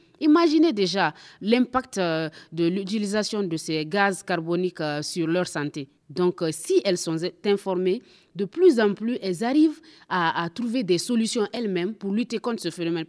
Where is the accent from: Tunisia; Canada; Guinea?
Guinea; chez nous, en Guinée